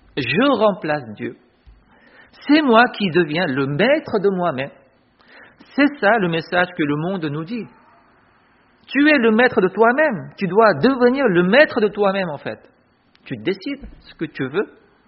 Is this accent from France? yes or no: no; South Korea; moi j'ai deux cultures. Je suis coréen, mais en même temps je suis français.